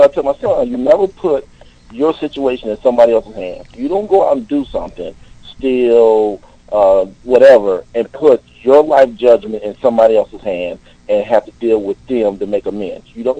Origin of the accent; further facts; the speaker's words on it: Dallas, Texas, United States; Oh. Oh, yeah, I'm from Dallas.